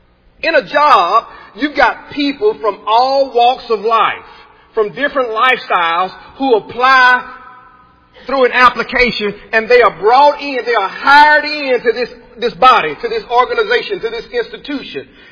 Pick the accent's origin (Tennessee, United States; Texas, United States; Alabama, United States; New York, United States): Alabama, United States; Franklin; Like where I grew up back in Franklin, Alabama, we only had one church there.